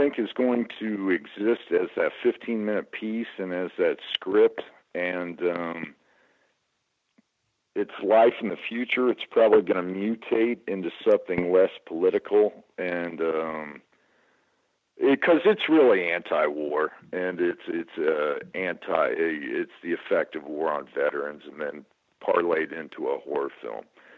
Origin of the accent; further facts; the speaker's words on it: United States; I said I'm American.